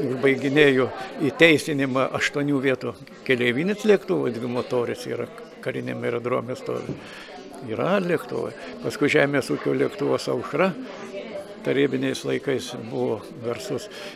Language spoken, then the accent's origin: Lithuanian; Samogitia, Lithuania; now in Panevėžys, Lithuania; aš žemaitis, apsiženėjau aukštaitę ir atsidūriau Panevėžio, kaip sako, srity, o čia mieste ir atsiradau, pasidarau Rožyno, reiškia, gyventoje.